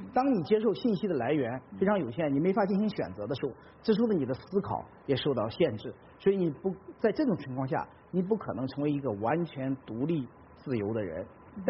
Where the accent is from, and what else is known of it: China